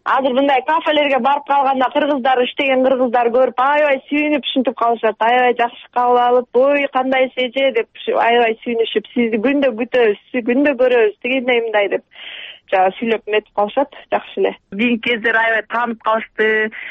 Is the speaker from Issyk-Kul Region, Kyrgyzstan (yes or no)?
yes; Darkhan, Issyk-Kul Region, Kyrgyzstan; moved away; Жетегүз районунун Дархан деген айылдан болгон, ошол жерде төрөлүп өскөн. Кичинекей кезинде эле ошо ырдап, бийлеп, оюн аткарып, актриса болом дечүмүн да.